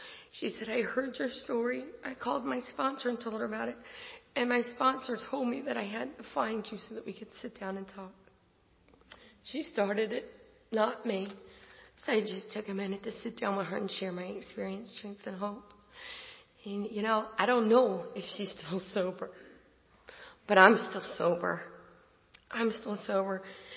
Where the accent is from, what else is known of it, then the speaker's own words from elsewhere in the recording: Indiana, United States; born there; I was born in Indiana. I've never been back.